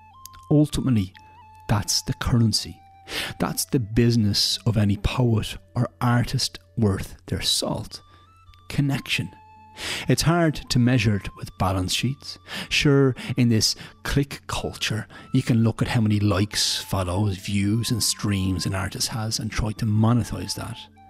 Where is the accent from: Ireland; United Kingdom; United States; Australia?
Ireland; Dublin, Leinster; moved away as an adult; I moved from my hometown of Dublin, like so many, in a sort of economic exile.